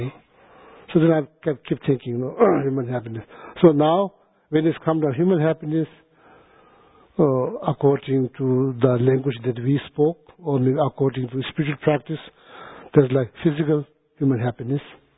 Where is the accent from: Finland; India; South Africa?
India; I was born in India, grown up in India.